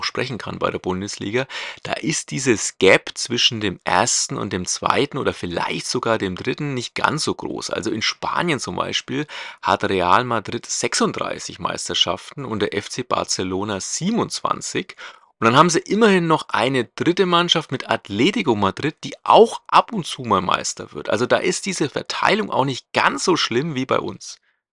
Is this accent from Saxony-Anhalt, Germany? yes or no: no; Nuremberg, Bavaria, Germany; ich bin ja aus Nürnberg.